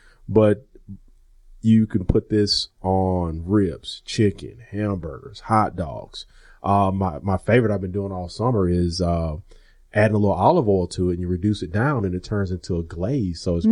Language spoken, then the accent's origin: English; Southwest, United States; growing up in the Southwest, you open a jar